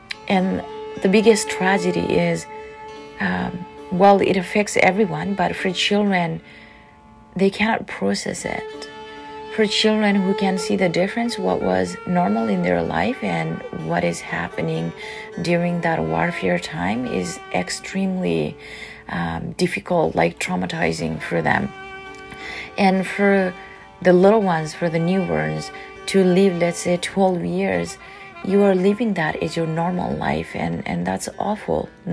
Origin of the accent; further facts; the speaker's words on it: Nepal; moved away as an adult; now in Alberta, Canada; I come from Nepal. We had Nepalese civil war between 1994 to 2006. That wraps around my childhood between I was 9 years old until 21 years old.